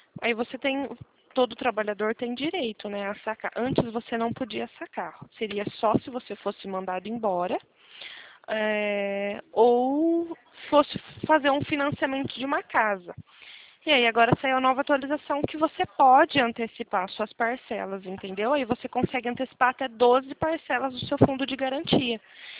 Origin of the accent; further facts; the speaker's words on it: Araras, São Paulo, Brazil; Eu sou de Arara, São Paulo.